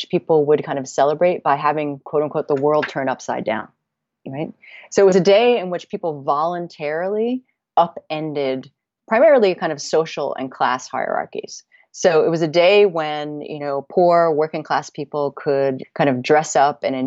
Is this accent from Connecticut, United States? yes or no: yes; Connecticut, United States; born or raised there